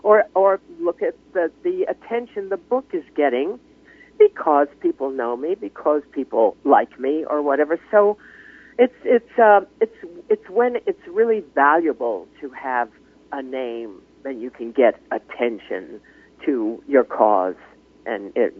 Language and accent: English; United States; I am a person, a human being. I am an American. I am a citizen, and I have an opinion.